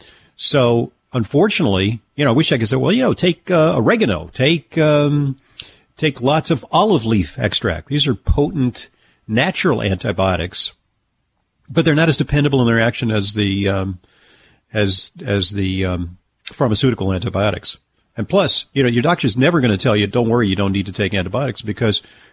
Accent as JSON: {"language": "English", "region": "New York", "country": "United States", "tie": "born or raised there", "said": "here in my hometown of New York"}